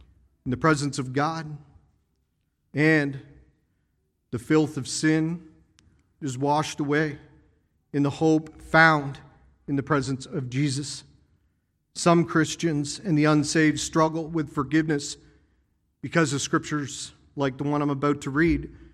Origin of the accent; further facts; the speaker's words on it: Prince Edward Island, Canada; You go home to my hometown, Surrey, Prince Edward Island, and you say to people